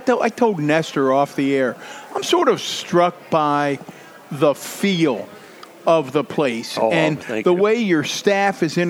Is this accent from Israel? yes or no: no; Baltimore, Maryland, United States; I come from Baltimore.